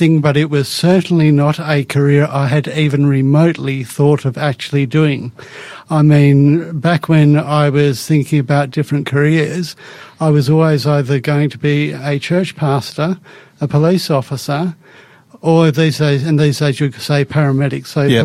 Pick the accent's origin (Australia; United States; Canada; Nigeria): Australia; Perth, Western Australia; I was born in Western Australia, in Perth, in King Edward Memorial Hospital. I grew up on a farm just down in the southwest corner of Western Australia